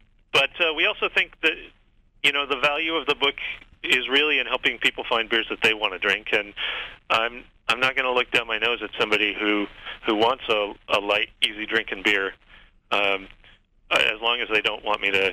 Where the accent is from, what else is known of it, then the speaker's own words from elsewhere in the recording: Olympia, Washington, United States; We also did Olympia, which was one I was looking forward to since that's my hometown.